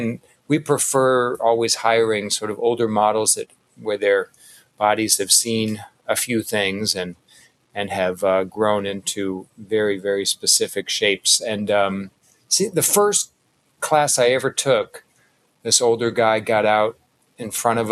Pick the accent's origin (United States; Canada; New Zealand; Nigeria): United States; Midwest; One, I grew up in the Midwest